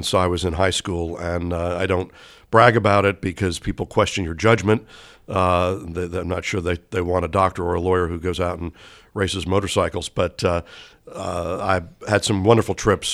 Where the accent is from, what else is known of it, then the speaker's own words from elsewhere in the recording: New York City, New York, United States; also born or lived in Midwest; And I was brought up in New York City. I was educated in the Midwest